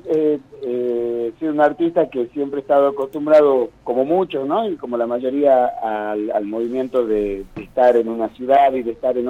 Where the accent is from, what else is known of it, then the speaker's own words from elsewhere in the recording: Humahuaca, Jujuy, Argentina; born there; yo soy nacido en Humahuaca, en la ciudad histórica de Humahuaca, ya por la década del 70